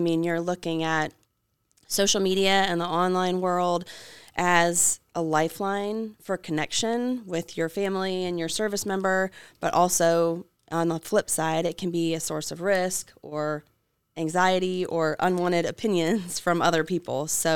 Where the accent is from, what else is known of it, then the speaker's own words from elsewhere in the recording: Ohio, United States; I mean, my family does not live here in South Carolina. They're all over the place, but I grew up in Ohio.